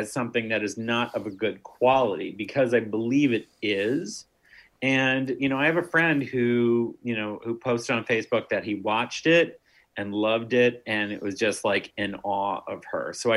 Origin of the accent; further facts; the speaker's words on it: New Hampshire, United States; young man in growing up in New Hampshire, watching Woody Allen films